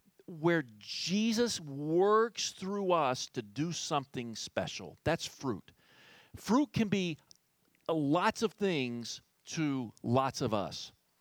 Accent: United States; I grew up in Texas County. And I wouldn't want to grow up in any other place than Texas County.

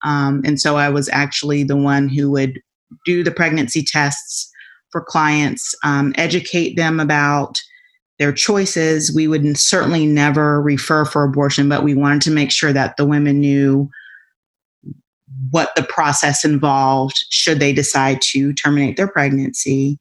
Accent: Florida, United States; now in Apopka, United States; Central Florida. We live in a city called Apopka, actually, which is about 15 minutes north of Orlando. I'm originally from Florida.

